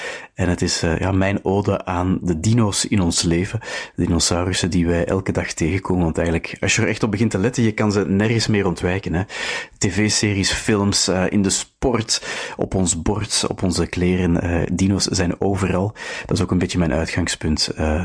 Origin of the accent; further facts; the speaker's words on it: Grimbergen, Flanders, Belgium; ik ben geboren en getogen in Grimbergen, in Stroombeek om precies te zijn.